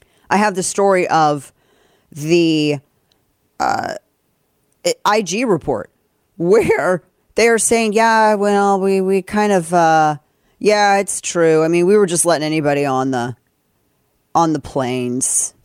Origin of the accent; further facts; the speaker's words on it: Missouri, United States; And I come from Southern Missouri, so you know I'm like indicting myself in this partially